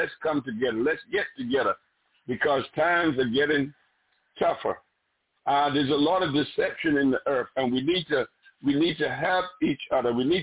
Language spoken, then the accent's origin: English; Barbados; I shared this sometime back in the country that I grew up in Barbados.